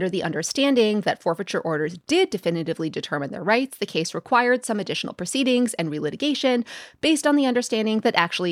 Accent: Michigan, United States; something that is happening in my home state of Michigan

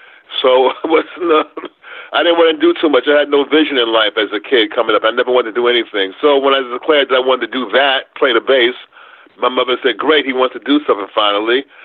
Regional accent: New York, United States; We enjoyed playing with each other, and they couldn't believe I was from New York.

